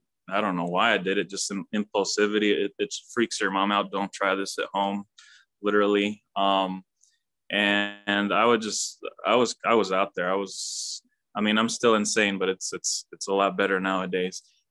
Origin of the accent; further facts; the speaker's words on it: Illinois, United States; born there; In September, I was born in September in the Midwest in Illinois.